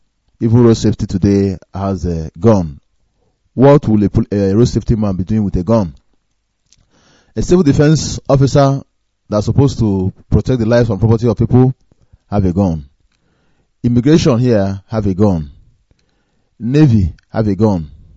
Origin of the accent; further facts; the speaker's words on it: Imo, Nigeria; I am from Imo State, Ahaji Ebema, LGA.